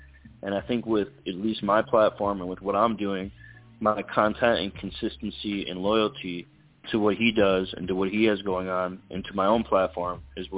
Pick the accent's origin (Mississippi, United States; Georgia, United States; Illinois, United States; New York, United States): Illinois, United States; now in Arizona, United States; You gotta understand. I'm from Illinois. So